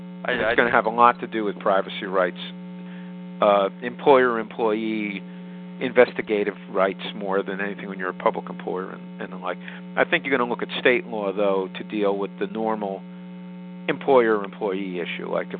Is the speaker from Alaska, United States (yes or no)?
no; New Jersey, United States; New Jersey, for example, my home state, has had some decisions within the last 2 years